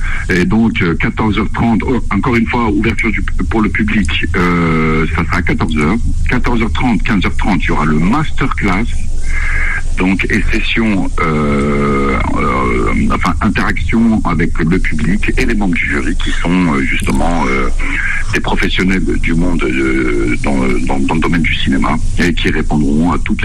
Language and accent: French; Mantes, Île-de-France, France; on va dire que de chez nous à Mantes, pour beaucoup de jeunes réalisateurs, ça paraît inaccessible.